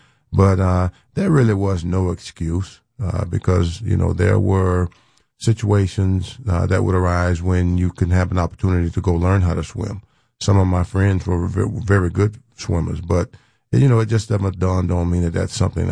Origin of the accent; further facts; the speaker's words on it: Florida, United States; I mean, the beaches. I grew up in South Florida. But no, I didn't have access to a swimming pool.